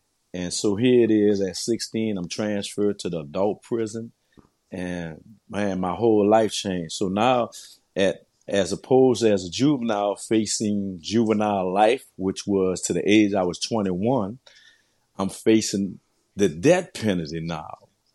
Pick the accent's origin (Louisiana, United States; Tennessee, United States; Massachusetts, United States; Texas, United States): Louisiana, United States; New Orleans; I come from New Orleans, a poverty-stricken neighborhood that was infested with drugs and violence.